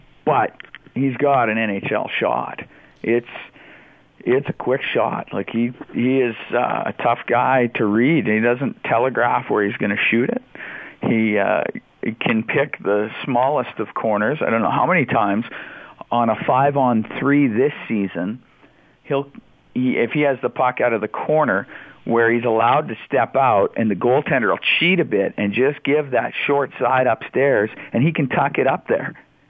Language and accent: English; Edmonton, Alberta, Canada; Granted, I'm from Edmonton. I'm somewhat biased.